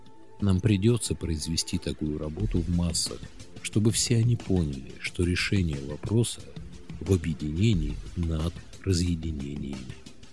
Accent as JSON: {"language": "Russian", "country": "Russia", "lives_now": "Israel", "said": "Я говорю это не потому, что я тоже из России"}